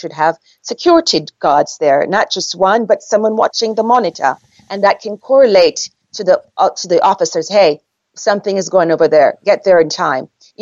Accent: Jamaica; I'm from Jamaica. We never had any of that problems.

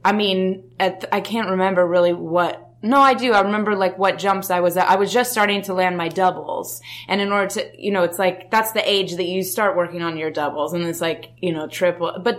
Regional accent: Denver, Colorado, United States; Well, I grew up in Denver, Colorado, and I never thought about doing acting ever.

